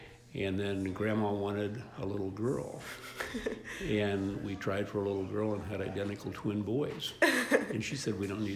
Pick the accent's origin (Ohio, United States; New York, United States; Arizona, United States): Ohio, United States; moved away as an adult; also born or lived in Los Angeles; now in Reno, United States; And I grew up in Ohio. Went to LA for 2 years.